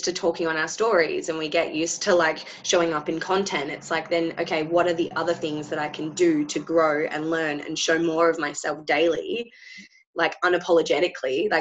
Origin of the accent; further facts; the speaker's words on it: Perth, Western Australia, Australia; So I'm originally like from Perth, Western Australia.